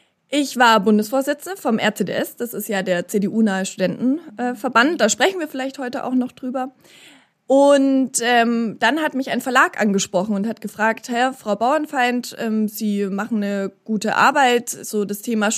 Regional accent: Nuremberg, Bavaria, Germany; born there; now in Erfurt, Germany; bin noch 25 Jahre alt, komme gebürtig aus Nürnberg, lebe aber seit 8 Jahren jetzt mittlerweile in Erfurt, bin hier sehr glücklich

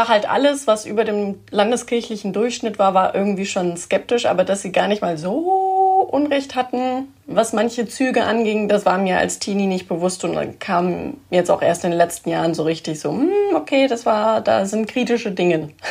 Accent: Germany; ich bin, sag ich mal, eher typisch deutsch aufgewachsen, also was bei uns so in Deutschland das Typische ist, in die Landeskirche reingetauft worden, ganz normal Konfirmation gemacht im Teenie-Alter

